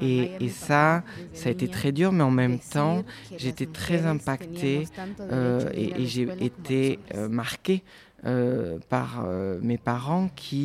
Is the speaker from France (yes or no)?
no; San Juan Comalapa, Chimaltenango, Guatemala; je suis maya caxiquel, je suis originaire de San Juan Comalapa, au Guatemala. C'est un village qui est très connu pour les arts et notamment pour sa peinture.